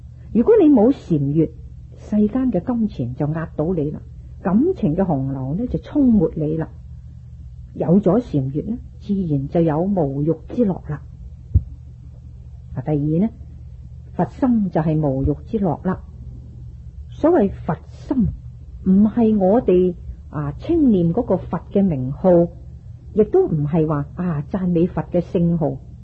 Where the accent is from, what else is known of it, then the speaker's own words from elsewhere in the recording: China; 不过而家嘅人呢，尤其是我哋中国人，就好嫉妒嘅